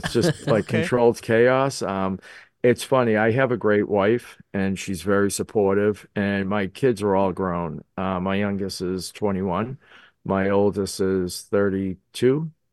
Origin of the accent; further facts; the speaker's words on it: Malden, Massachusetts, United States; the from Malden, I'm from Malden, Mass. That's the town I live in. It's just north of Boston.